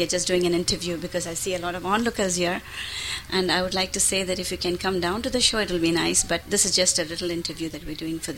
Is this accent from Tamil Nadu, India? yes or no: yes; Chennai, Tamil Nadu, India; born there; In Tamil Nadu, in Madras, which is presently called Tamil Nadu.